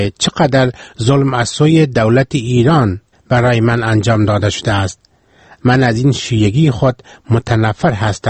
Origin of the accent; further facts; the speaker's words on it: Afghanistan; بعضی از دکتران که فهمیدن من افغانی هستم